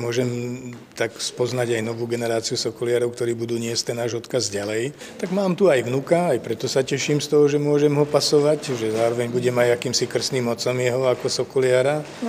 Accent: Zvolen, Banská Bystrica Region, Slovakia; Som zo Zvolena a sokoliarčím už vlastne od svojich 14 rokov

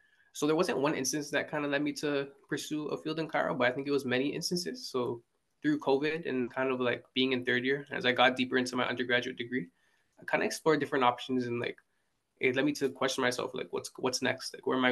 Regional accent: Brampton, Ontario, Canada; I'm a proud Bramptonian. So I'm from Brampton. I've lived here like my whole life. After undergrad, I moved back home. So I've been living in Brampton for a lot of my life. Went to high school here.

